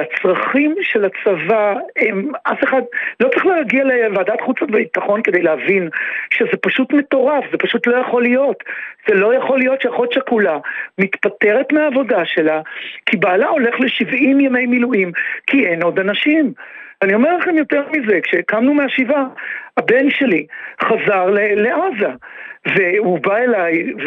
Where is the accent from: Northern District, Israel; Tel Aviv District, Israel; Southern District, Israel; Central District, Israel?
Tel Aviv District, Israel; Bnei Brak; אני גדלתי בבני ברק ולמדתי בחינוך חרדי עד התיכון, ואחיות שלי חרדיות.